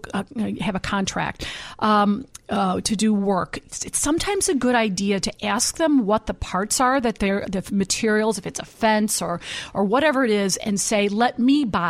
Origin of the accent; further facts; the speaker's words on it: Berwyn, Illinois, United States; I come from Berwyn.